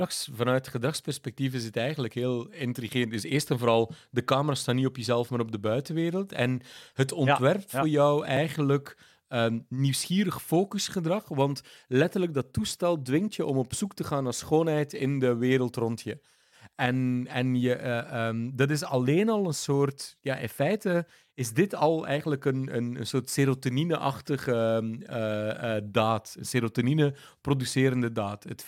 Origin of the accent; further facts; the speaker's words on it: Amsterdam, North Holland, Netherlands; jij bent een Rotterdammer, ik ben Amsterdammer.